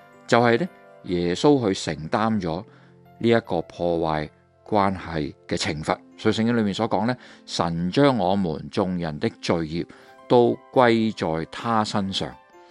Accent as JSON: {"language": "Cantonese", "region": "Guangdong", "country": "China", "said": "我哋广东人成日都话啦，唔该俾条路行下，系咪？"}